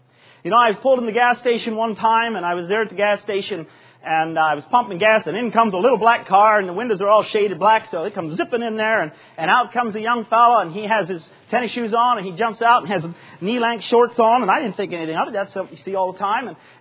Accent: Pennsylvania, United States; And I said, no, actually, I'm from Lebanon County.

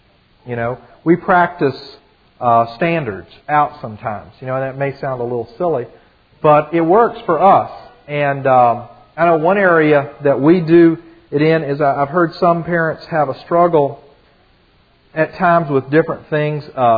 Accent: the South, United States; We're from the South, so our children say yes, sir, and yes, ma'am.

